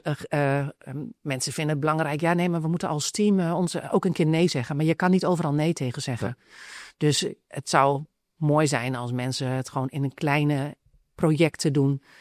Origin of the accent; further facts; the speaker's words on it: Drenthe, Netherlands; in de omgeving waar ik vandaan kom, Drenthe